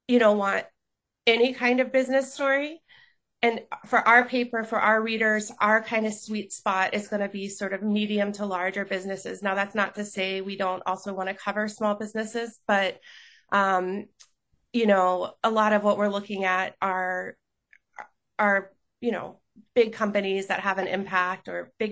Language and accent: English; Atlanta, Georgia, United States; I grew up in Atlanta, so the whole world and layout of hospitals has changed a lot.